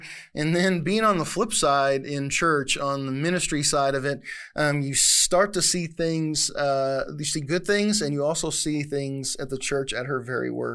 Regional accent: Canada; Not only do I have this sweet international flavor of being a Canadian man of mystery, but I also have this Han Chinese tinge in my blood.

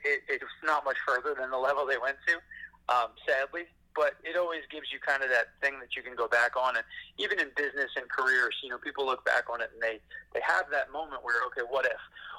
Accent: Long Island, New York, United States; Yeah, so I was born on Long Island. Haven't gotten very far still on Long Island, but it's definitely a different world than a lot of other places.

